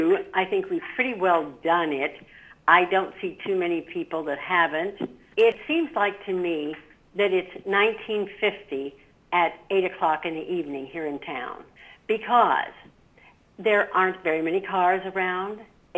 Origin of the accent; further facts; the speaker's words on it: Connersville, Indiana, United States; I went through this town from my hometown in Connersville, Indiana.